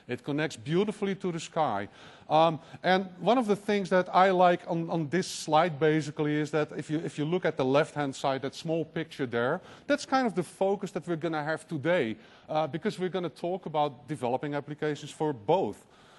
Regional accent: Netherlands; accent: Dutch; English is a second language; My funny accent is from the Netherlands, actually.

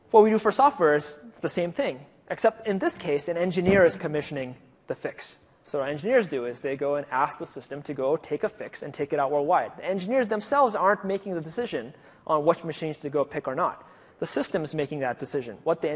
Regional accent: Minnesota, United States; and I'm from Minnesota, so I can say this

